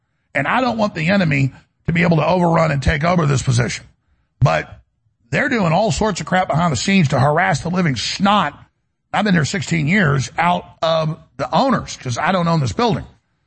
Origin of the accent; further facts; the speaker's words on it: Dallas, Texas, United States; now in Austin, United States; my mom's from here. I'm from Dallas, been here since high school. My family's all here.